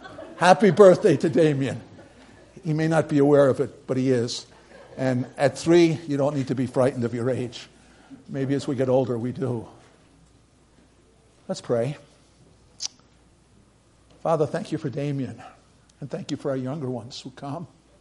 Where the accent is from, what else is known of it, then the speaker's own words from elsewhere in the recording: New York City, New York, United States; I grew up in New York City. You all know that.